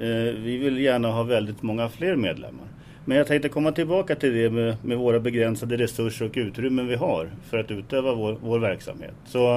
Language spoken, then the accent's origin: Swedish; Stockholm, Stockholm County, Sweden; Ja, jag har varit i Tyresöbo sedan mitten på 80-talet. Uppväxt i söderort, Farsta.